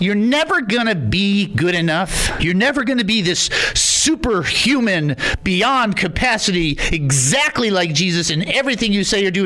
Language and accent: English; Detroit, Michigan, United States; I mean, I grew up in Detroit. So we would take a pillowcase, go house to house, and you dressed up as whatever.